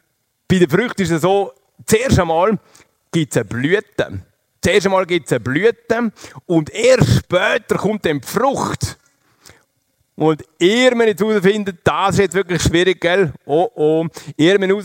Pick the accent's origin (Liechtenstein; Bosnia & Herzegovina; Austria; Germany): Liechtenstein; aufwachsen im Liechtenstein. Darum ist mein Dialekt ganz ein bisschen durcheinander gekommen, aber nicht so tragisch.